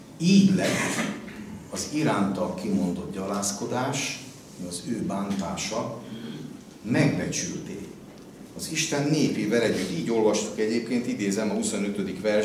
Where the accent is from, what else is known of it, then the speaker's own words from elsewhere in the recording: Hungary; Én büszke magyar is vagyok